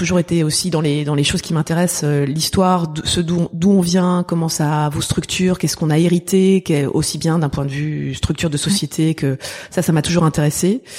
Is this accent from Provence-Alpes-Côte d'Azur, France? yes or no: no; Paris, Île-de-France, France; Alors, je suis une petite fille du bitume, parisienne jusqu'au bout des ongles, née de parents parisiens et de grands-parents parisiens.